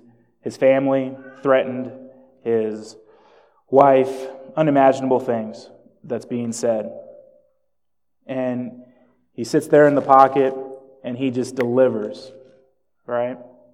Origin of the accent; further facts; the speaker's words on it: Florida, United States; also born or lived in Jamaica; I was born in Jamaica. I grew up in South Florida.